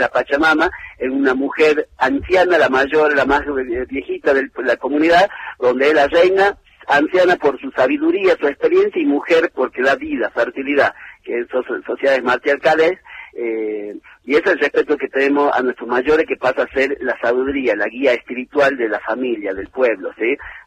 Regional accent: Amaicha del Valle, Tucumán, Argentina; los Amaichas hoy en día somos dueños del territorio

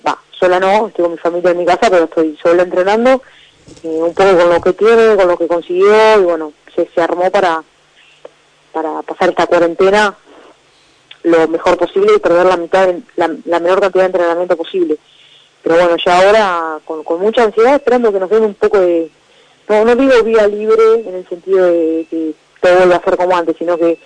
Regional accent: Concepción del Uruguay, Entre Ríos, Argentina; Yo soy de Concepción del Uruguay.

